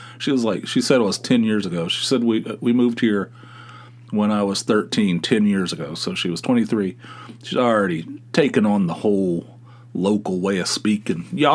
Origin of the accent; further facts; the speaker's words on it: Pennsylvania, United States; We're from Pennsylvania.